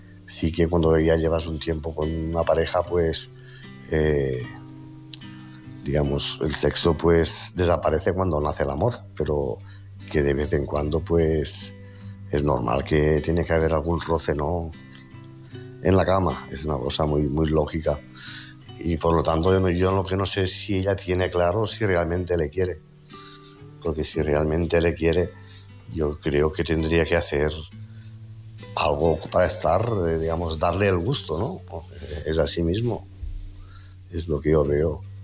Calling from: Tarragona, Catalonia, Spain; de Tarragona.

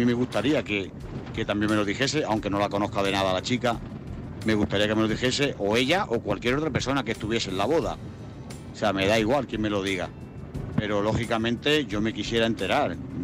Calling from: Jaén, Andalusia, Spain

